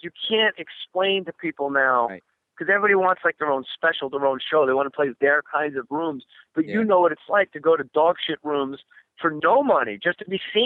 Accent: Verona, New Jersey, United States; Where I grew up in Verona, New Jersey

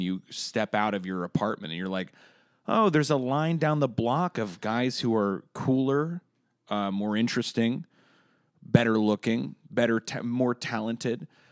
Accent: Ohio, United States; when you move to New York or L.A., you don't know I was coming from Ohio.

